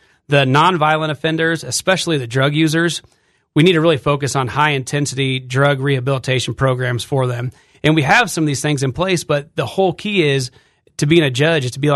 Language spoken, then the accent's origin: English; Monmouth, Illinois, United States; So my background is that I'm from Monmouth. I was born and raised in that area.